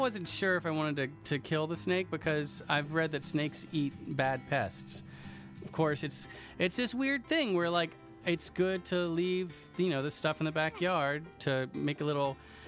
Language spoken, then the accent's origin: English; Georgia, United States; And I'm originally from Georgia.